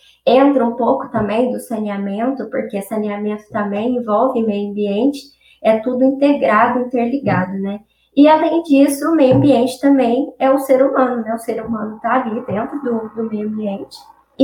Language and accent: Portuguese; Brasópolis, Minas Gerais, Brazil; Eu sou de Brasópolis, estou trabalhando aqui em Itajubá